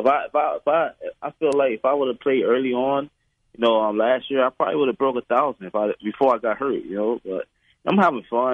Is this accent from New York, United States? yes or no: no; Miami, Florida, United States; You know, I got to be real because, you know, I'm from Miami